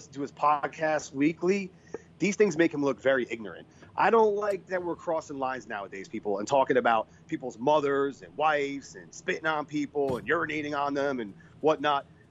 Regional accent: East Coast, United States; I'm originally from the East Coast. I'm Italian.

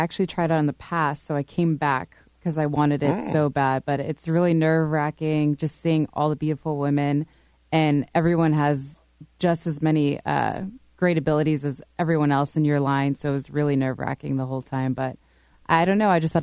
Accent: Antioch, California, United States; I'm from Antioch, California.

